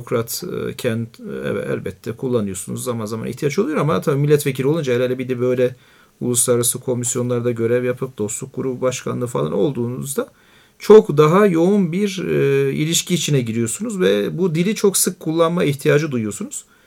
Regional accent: Siverek, Şanlıurfa, Turkey; born there; now in Ankara, Turkey; Ben Şanlıurfa Siverek doğumluyum. Ama ilk buraya gelişimiz tabii okul değişikliği münasebetiyle Ankara'ya geldiğimizde

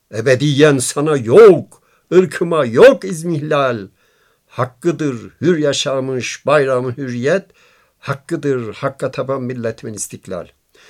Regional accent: Erzurum, Turkey; Ben de Erzurumluyum.

